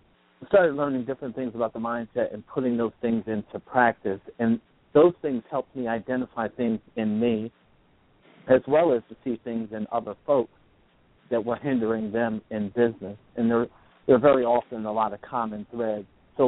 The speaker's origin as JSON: {"language": "English", "town": "Philadelphia", "region": "Pennsylvania", "country": "United States", "tie": "born or raised there", "lives_now": "New Jersey, United States", "said": "Well, I grew up in Philadelphia, and I lived in Philadelphia for the first 24 years of my life. Moved out briefly into New Jersey, actually, to go to school at DeVry Tech. Moved back home to Philadelphia"}